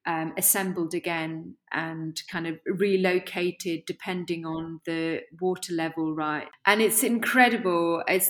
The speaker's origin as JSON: {"language": "English", "country": "Bangladesh", "tie": "born or raised there", "moved": "yes", "said": "drawing what my life was like growing up in Bangladesh"}